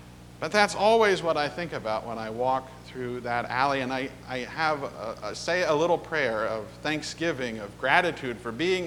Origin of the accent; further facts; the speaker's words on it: Ohio, United States; Very different from Ohio. Suddenly I was all these hundreds and hundreds of miles from home and family in a different part of the country